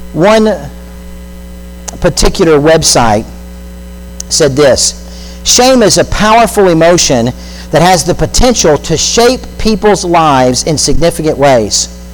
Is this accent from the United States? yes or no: yes; Florida, United States; I grew up in South Florida